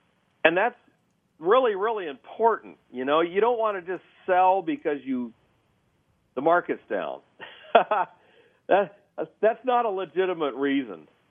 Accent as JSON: {"language": "English", "region": "California", "country": "United States", "said": "he asked where we were from, and we said, we're from California."}